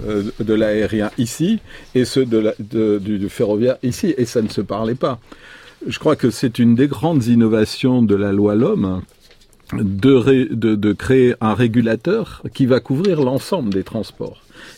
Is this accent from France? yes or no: yes; Toulouse, Occitanie, France; C'est normal que je parle d'Airbus en tant que Toulousain.